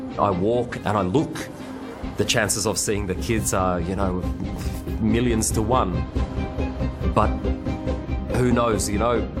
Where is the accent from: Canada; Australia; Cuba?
Australia; we grew up in Australia where, I mean, you can't kidnap children.